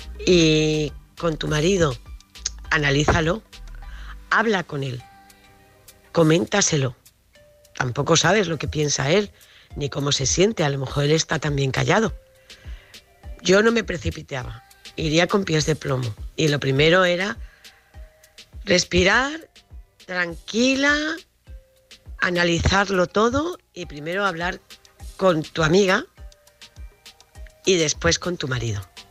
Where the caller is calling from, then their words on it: Córdoba, Andalusia, Spain; de Córdoba.